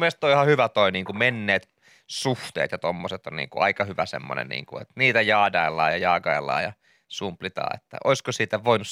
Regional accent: Kirkkonummi, Uusimaa, Finland; Hei, mä olen Kirkkonummelta

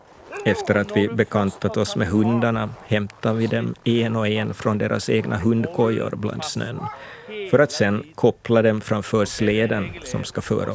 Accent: Finland; Hemma i Finland i början av april är det beckmörkt.

